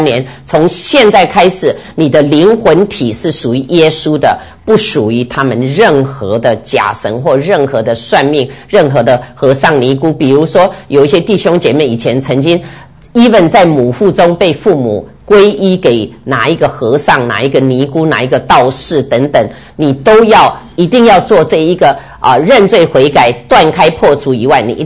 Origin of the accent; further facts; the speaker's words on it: Taiwan; 我们从台湾来大概都知道哈